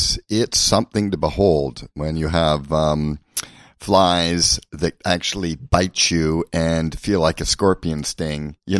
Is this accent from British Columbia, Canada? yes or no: yes; British Columbia, Canada; also born or lived in Vancouver; Yeah, we grew up in Canada, Vancouver. We were born, and then we hightailed it right up north from there into an area which is called the Chilcotin area